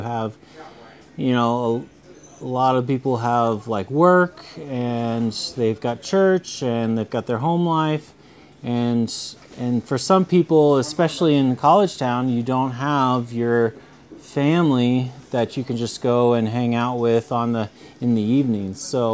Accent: Washington, United States; Yeah, I am originally from Western Washington, and my dad was in the military, and so we moved around a whole lot

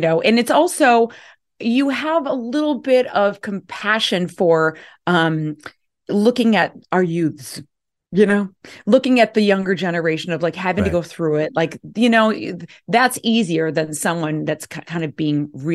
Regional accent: Chicago, Illinois, United States; I have like, you know, trauma being an Irish Catholic right. family from Chicago.

